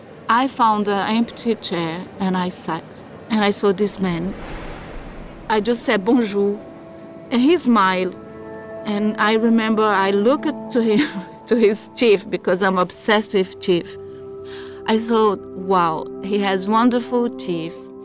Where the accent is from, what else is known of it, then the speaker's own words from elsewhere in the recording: Brazil; I'm from Brazil.